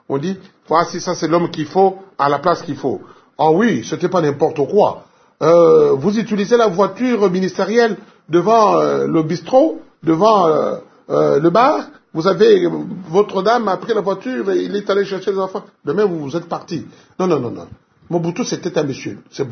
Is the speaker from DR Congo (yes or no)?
yes; DR Congo; je suis Congolais.